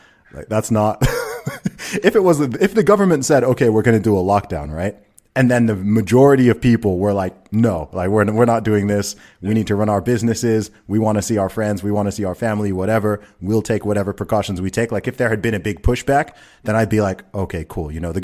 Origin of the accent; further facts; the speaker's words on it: Saudi Arabia; I grew up in the Middle East, you know, I grew up in Saudi Arabia.